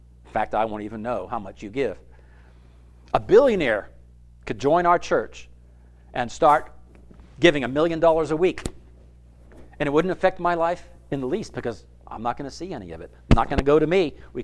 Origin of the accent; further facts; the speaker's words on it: Philadelphia, Pennsylvania, United States; And we're from Philadelphia, where they didn't have city wage tax withholding.